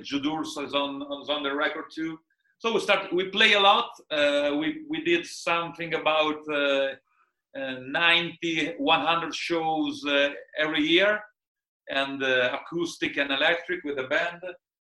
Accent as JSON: {"language": "English", "town": "Rimini", "region": "Emilia-Romagna", "country": "Italy", "tie": "born or raised there", "second_language": "English", "said": "I was born in Rimini, where I was born and raised here in this place, in this house where I live, still living with my family. And I was born in 1974, and I grew up in this strange city"}